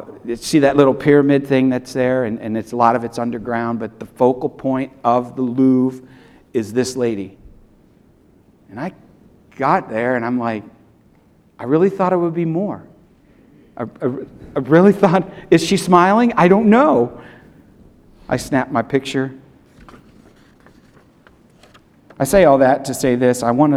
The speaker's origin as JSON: {"language": "English", "town": "Toledo", "region": "Ohio", "country": "United States", "tie": "born or raised there", "said": "Now, I grew up in the Midwest, but mainly my formative years, I would say I grew up in Toledo. And in that home, 454 Eastway Street in Toledo, we had a fireplace and we had a mantle."}